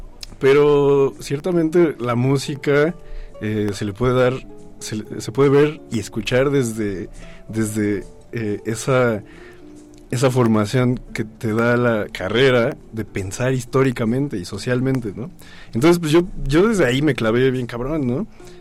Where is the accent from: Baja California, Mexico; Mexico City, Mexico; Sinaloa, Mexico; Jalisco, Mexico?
Mexico City, Mexico; Yo soy chilango, nacido y criado, pero yo crecí en el Ajusco. Mis primeros años de vida los pasé, los primeritos, o sea, onda, mis primeros 4 años de vida en Vallejo. Pero realmente yo crecí en el Ajusco, muy a la periferia.